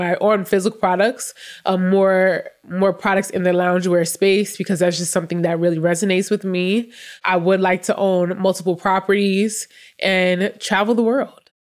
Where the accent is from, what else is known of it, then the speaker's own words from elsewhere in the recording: New York, United States; I'm from New York, and my first year of middle school, I actually went to middle school in another state because my mother got a job in another state